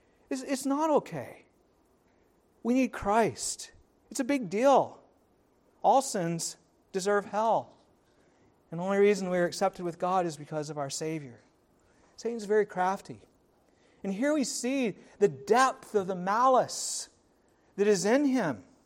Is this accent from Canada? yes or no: yes; Timberlea, Nova Scotia, Canada; Like if I'm talking to someone out in British Columbia, I'll tell them I'm from Halifax. But if I'm talking to someone around here, I'll tell them I'm from Timberley.